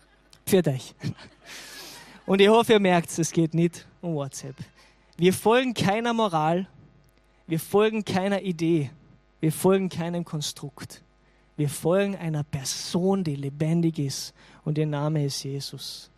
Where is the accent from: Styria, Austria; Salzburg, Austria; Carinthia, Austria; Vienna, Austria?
Carinthia, Austria; zwischen mir als Kärntner Minnesänger